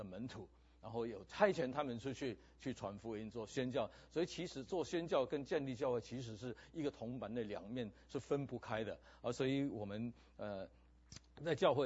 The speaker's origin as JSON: {"language": "Chinese", "country": "Philippines", "tie": "born or raised there", "first_language": "Min Nan", "said": "我是菲律宾华侨。我们在菲律宾的时候，我们是在菲律宾土生土长的，我跟师母都是啊、在菲律宾土生土长的。在菲律宾的时候，我们语言讲的比较乱哈、基本上在家里是讲闽南话啊、跟台湾话有点相似，但是不完全一样。"}